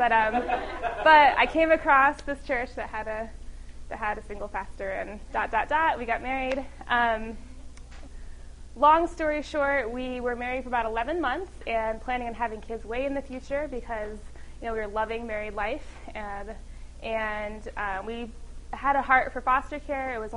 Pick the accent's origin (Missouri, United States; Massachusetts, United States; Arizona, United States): Arizona, United States; Phoenix; I'm from Phoenix, Arizona. My husband and I live in downtown Phoenix, which is about 30 minutes from here.